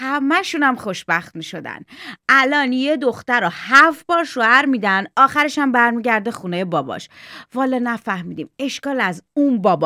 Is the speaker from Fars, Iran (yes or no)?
yes; Shiraz, Fars, Iran; من خودم شیرازی هستم.